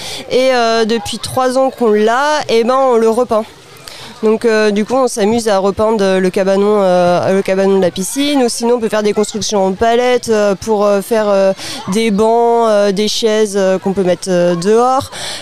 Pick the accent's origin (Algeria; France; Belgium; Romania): France; Maillé; moi, je viens du secteur de Maillé, donc c'est essentiellement des jeunes de Maillé.